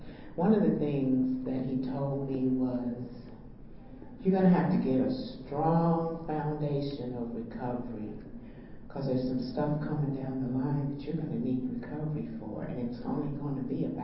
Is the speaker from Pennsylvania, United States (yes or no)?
no; Chicago, Illinois, United States; I'm originally a Chicagoan. Maybe when I get a little more warmed up, you will feel my Chicago flavor.